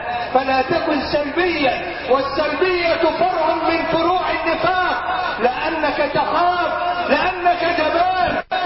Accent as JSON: {"language": "Arabic", "region": "Beni Suef Governorate", "country": "Egypt", "said": "وأنا صعيدي مثلكم من بني سويف"}